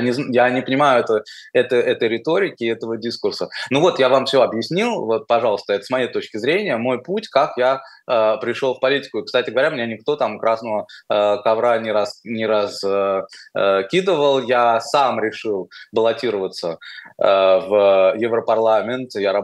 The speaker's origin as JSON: {"language": "Russian", "country": "Russia", "tie": "born or raised there", "said": "Я в Российской Федерации, я вырос, или в Советском Союзе, я рос в то время, когда люди, которые выглядели как я, они не считались титульными. Или меня считали кавказцем, или меня считали евреем"}